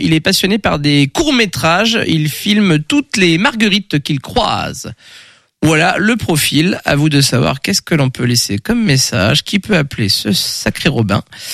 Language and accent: French; Grand Est, France; Enfin, je viens de Lorraine, moi, donc.